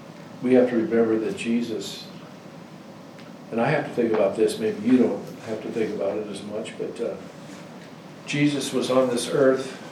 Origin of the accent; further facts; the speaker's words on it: Compton, California, United States; it's like living in Compton, where I came from California